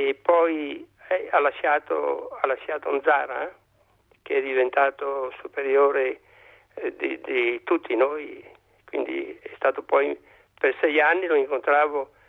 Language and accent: Italian; Bergamo, Lombardy, Italy; born there; Io ho nato a Bergamo